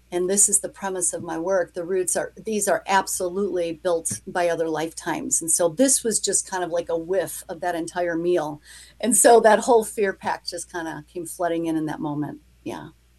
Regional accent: Chicago, Illinois, United States; I was born and raised in Chicago, but I was adopted through the cradle.

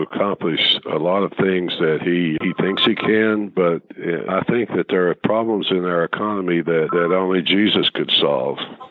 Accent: United States; born there; And I'm thankful that I'm an American, that I was born here, that I live in a country where we can still be free.

